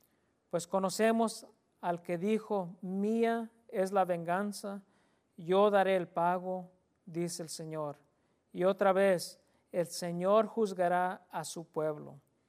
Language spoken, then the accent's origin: Spanish; Texas, United States; especialmente los que somos de Texas